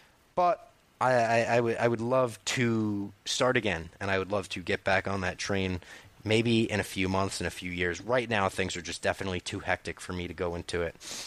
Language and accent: English; Cleveland, Ohio, United States; I'm from Cleveland, so I'm a big homer